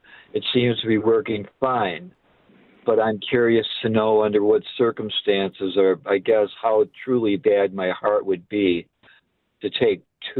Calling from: Eau Claire, Wisconsin, United States; I'm calling from Eau Claire. I'm a 65-year-old male.

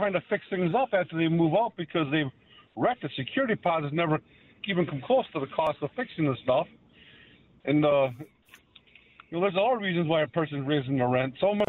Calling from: Wabino, United States; from Wabino

